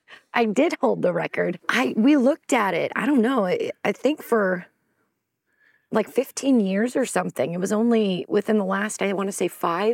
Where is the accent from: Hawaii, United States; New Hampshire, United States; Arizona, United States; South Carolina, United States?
Arizona, United States; also born or lived in Southern California; I grew up in Arizona for a little bit and enjoyed the outdoors, a lot of undeveloped land around us.